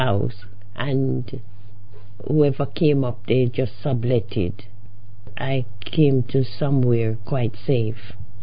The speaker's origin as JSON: {"language": "English", "region": "Saint Elizabeth", "country": "Jamaica", "tie": "born there", "moved": "as an adult", "lives_now": "England", "said": "I was born in St. Elizabeth, Jamaica."}